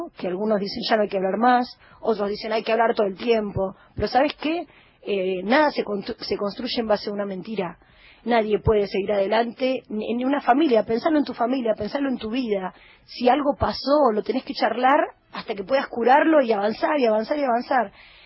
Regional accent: Argentina; No somos tontos los argentinos.

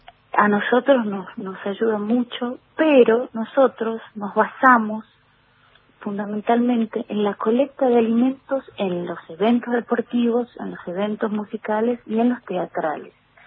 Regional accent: Mendoza, Argentina; yo soy mendocina

